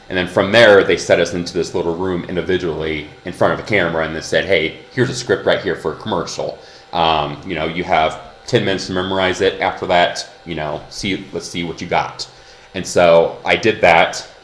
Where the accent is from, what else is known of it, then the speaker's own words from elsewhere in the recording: Kansas, United States; And so I'm also from the Midwest. I'm from Kansas.